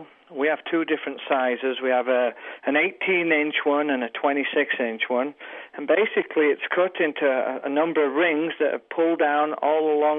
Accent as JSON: {"language": "English", "region": "England", "country": "United Kingdom", "said": "I'm English, but if you have toffee apples or something like"}